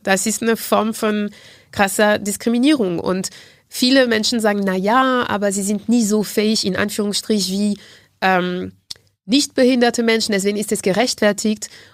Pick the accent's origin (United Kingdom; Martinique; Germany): Martinique; German is a second language; in dem Insel, wo ich herkomme, Martinique